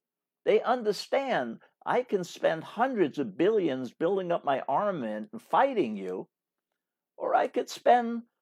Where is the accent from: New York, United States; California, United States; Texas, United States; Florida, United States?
New York, United States; I was proud to have him as a governor of my home state at the time. And I'm happy that Governor Cuomo is stepping up